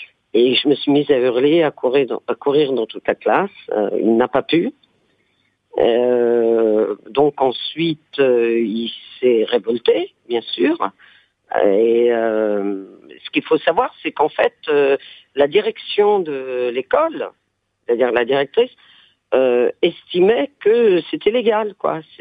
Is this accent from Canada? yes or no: no; Savigny-sur-Braye, Centre-Val de Loire, France; j'ai 55 ans. Et je vous parle d'une anecdote de mon enfance quand j'étais en CE1, CE2, dans Loir-et-Cher, à Savigny-sur-Braye.